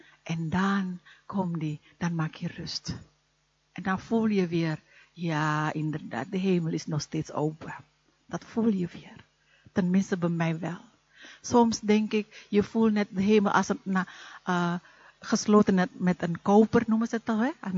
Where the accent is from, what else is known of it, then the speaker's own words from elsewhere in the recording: North Sumatra, Indonesia; Maar ik kom uit Noord-Sumatra in Indonesië.